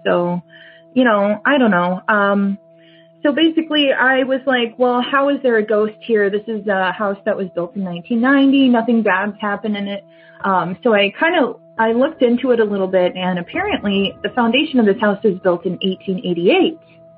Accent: Minnesota, United States; I'm from Minnesota, and I've had a couple experiences in my life, like a lot of people on here.

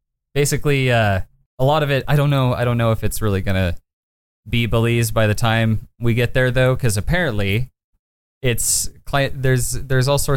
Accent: Fort Bridger, Wyoming, United States; But I grew up in very, very small town Wyoming. I grew up in Fort Bridger, which at the time had a population of 150 people.

